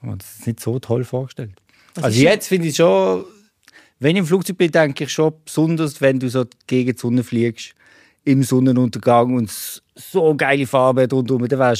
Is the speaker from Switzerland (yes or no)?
yes; Rodersdorf, Solothurn, Switzerland; Ich bin aufgewachsen in Rodersdorf. Das ist ein kleines Dörfli im Kanton Solothurn. Es gehört aber eigentlich eher zum Basel-Land von der Angliederung her.